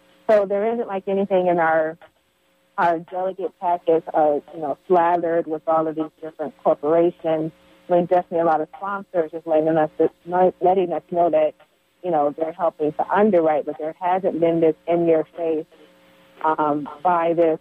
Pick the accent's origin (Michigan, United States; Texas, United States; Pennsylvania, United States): Michigan, United States; Detroit; because I grew up in Detroit, so a lot of people that I knew and that were related to me, you know, worked at Ford, GM, and Chrysler